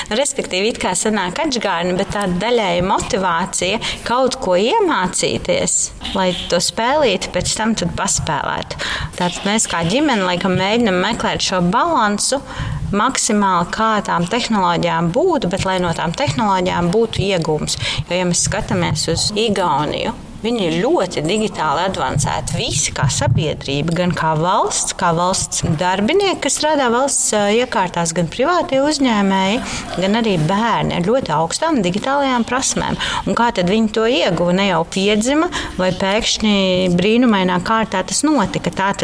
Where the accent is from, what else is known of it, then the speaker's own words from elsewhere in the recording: Cesvaine, Madona Municipality, Latvia; now in Riga, Latvia; Mēs esam patiesībā no Cesvainas abervīru. Mēs mācījāmies kādreiz Cesvainas ģimnāzijā.